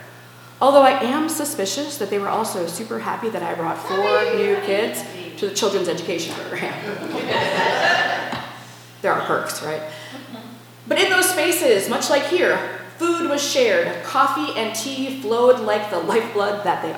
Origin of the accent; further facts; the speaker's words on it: United States; And I grew up in America, and I served in a military that carried a very similar message.